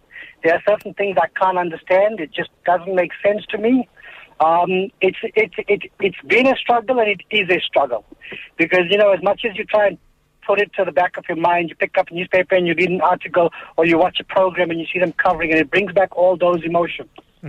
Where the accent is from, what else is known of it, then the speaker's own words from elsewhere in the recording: Durban, KwaZulu-Natal, South Africa; I mean, I grew up in Durban